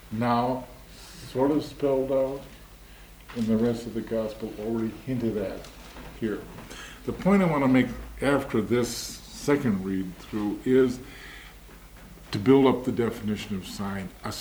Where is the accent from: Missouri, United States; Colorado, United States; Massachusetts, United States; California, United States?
Colorado, United States; Denver; I come from Denver.